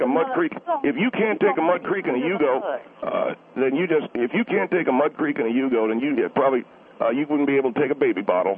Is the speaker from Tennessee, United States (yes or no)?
yes; Knoxville, Tennessee, United States; now in California, United States; My family, we came here from Knoxville, Tennessee in the late 90s. And so I live in California.